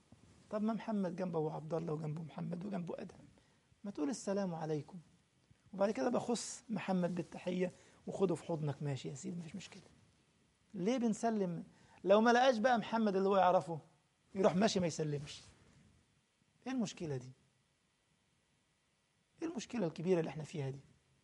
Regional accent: Cairo, Cairo Governorate, Egypt; كنت بدرس تفسير القرآن في مسجد في منطقة اسمها الشرابية عندنا في القاهرة في مصر.

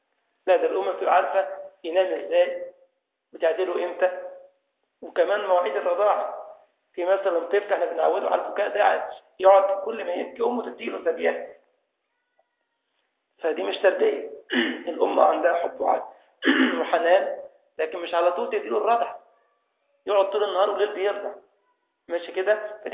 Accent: Egypt; بنسميه عندنا في مصر سرسوب

